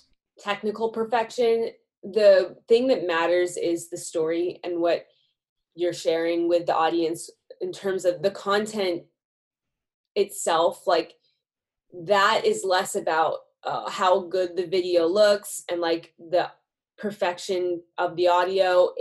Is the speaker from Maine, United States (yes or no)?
no; Massachusetts, United States; right now I'm home visiting my hometown in Massachusetts